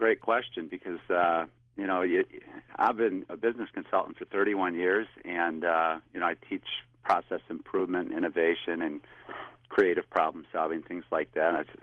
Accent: Grand Rapids, Michigan, United States; born there; now in Palm Beach, United States; I was born in Grand Rapids, yes. I actually live in Palm Beach, Florida now, but I keep a home here in West Michigan

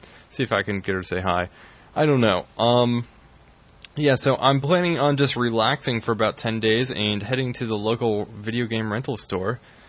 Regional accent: Ohio, United States; now in Georgia, United States; Well, I'm originally from Ohio. I go to school down here in Georgia.

